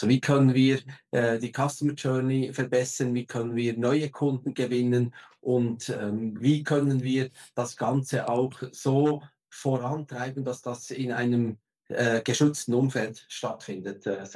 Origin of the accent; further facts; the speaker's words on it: Switzerland; accent: Swiss German; Mein Schweizer Dialekt, den kriege ich nicht weg. Also ich arbeite, lebe, wohne in der Schweiz